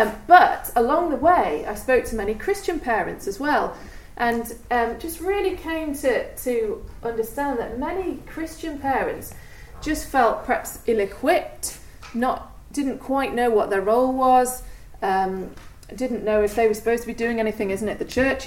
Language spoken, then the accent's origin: English; North West England, United Kingdom; You may have guessed I'm from England, over near Liverpool there.